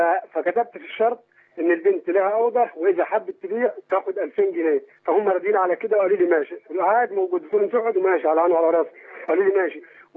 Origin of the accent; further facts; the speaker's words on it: Egypt; now in Libya; بقول لك انا قاعد في ليبيا، انا مصري.